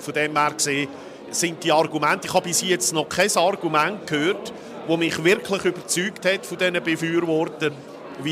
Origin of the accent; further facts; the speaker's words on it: Lucerne, Switzerland; ich komme ja aus dem Kanton Luzern